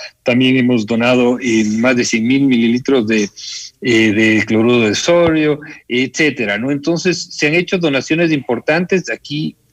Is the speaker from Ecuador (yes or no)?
yes; Ecuador; no hay quien nos pare como ecuatorianos, ¿no?